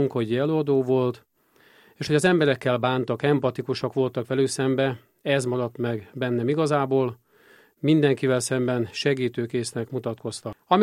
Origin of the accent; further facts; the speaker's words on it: Tököl, Pest, Hungary; Tökörről származom, Csepel-sziget közepéről, ez egy horvát nemzetiségű falu volt.